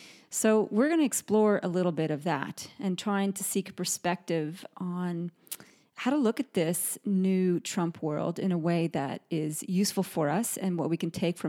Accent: Canada; where I grew up in Canada

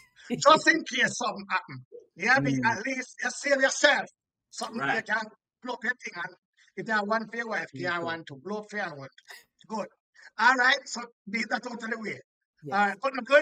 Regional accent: Jamaica; I like giving people a flavor of who I am as a stand-up comedian, but also as a man, as a Jamaican.

